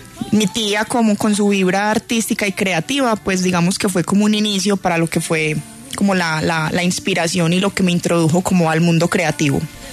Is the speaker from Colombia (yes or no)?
yes; Manizales, Caldas, Colombia; also born or lived in New York, United States; yo nací en Nueva York, mis papás trabajaban allá, son de Manizales. No alcancé a vivir muchos años allá en Nueva York. Me fui a vivir a Manizales con una tía como desde los 6 meses más o menos.